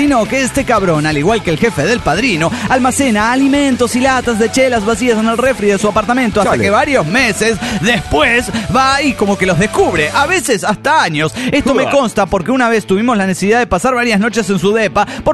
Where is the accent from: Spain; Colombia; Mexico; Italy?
Mexico; Texcoco, State of Mexico; Soy el agrónomo de Texcoco.